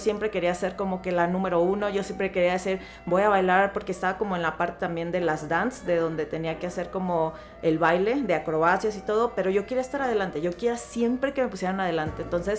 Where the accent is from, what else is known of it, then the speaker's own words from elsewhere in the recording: Mazatlán, Sinaloa, Mexico; yo soy originaria de Mazatlán, Sinaloa, y pues bueno, allá de un puerto que se llama Mazatlán. Ahí, por ejemplo, ya es hace unos ayeres, es donde pues yo crecí, ahí estuve un tiempo hasta el 2009